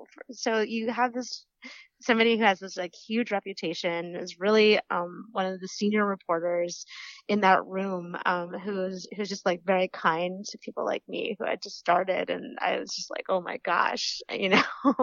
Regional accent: Connecticut, United States; now in Washington, United States; But yeah, I grew up in Connecticut on the water

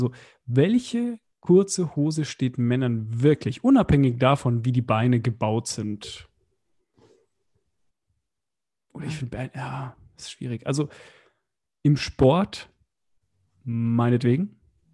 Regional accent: Bavaria, Germany; Oder wie man bei uns in Bayern sagt, a Wimmerl.

